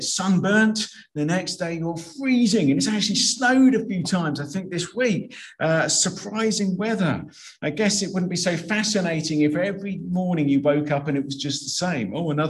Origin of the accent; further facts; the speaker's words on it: United Kingdom; Well, as British people, we love to talk about the weather, don't we? It's our national pastime.